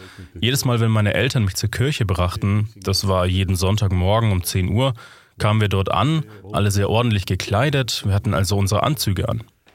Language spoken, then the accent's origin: German; South Africa; accent: South African; German is a second language; Zu meinem Hintergrund, ich bin Südafrikaner, wie man an meinem Akzent hören kann. Ich bin im damaligen Apartheid Südafrika aufgewachsen.